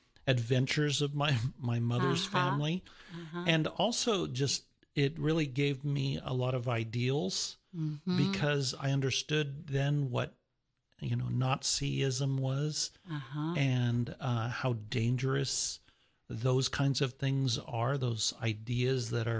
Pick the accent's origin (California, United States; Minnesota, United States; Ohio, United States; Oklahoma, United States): California, United States; Artesia; I actually grew up in the Los Angeles area, a little town called Artesia. Or Cerritos, there's Artesia Cerritos.